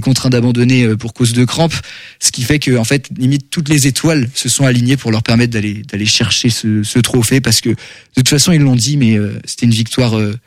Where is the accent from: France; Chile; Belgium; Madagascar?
France; le regret qu'on peut avoir nous en tant que Français